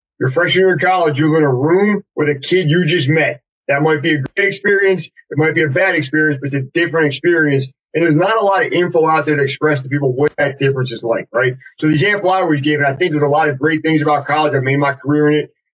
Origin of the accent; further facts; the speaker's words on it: New Jersey, United States; Yeah, man, I grew up in New Jersey at the Jersey Shore, where unfortunately, where they filmed that MTV TV show, was where I grew up.